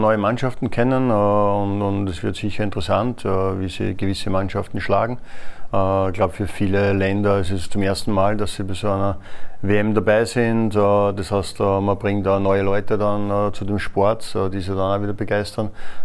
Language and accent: German; Austria